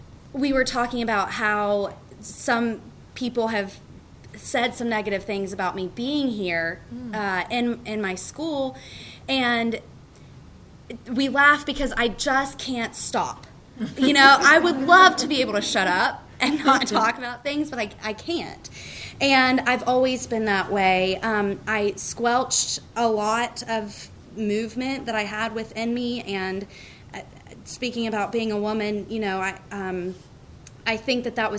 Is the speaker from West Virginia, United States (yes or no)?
yes; West Virginia, United States; So anyway, I grew up in West Virginia, and it's a struggle to stay and a guilt trip to leave